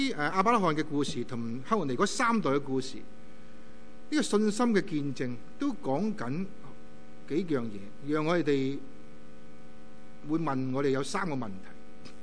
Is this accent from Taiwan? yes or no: no; China; 但是我们好像我们中国人一样，我们虽然有时候在这里即是移民来到这里